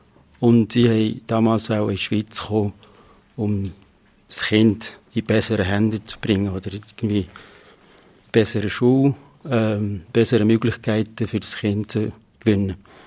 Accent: Iraq; now in Switzerland; Ich komme ursprünglich aus Nordirak

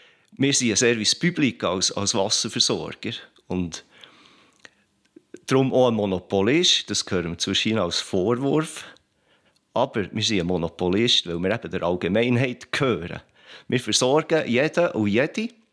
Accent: Switzerland; bei uns in der Schweiz ist das so selbstverständlich, dass man den Solidaritätsgedanken vielleicht gar nicht mehr wahrnimmt

